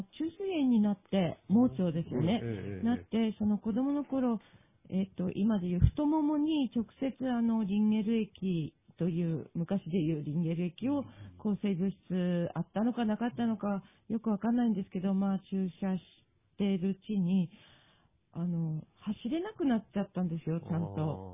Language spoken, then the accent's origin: Japanese; Ono, Hokkaido, Japan; 道南ですね、道南、函館市に近い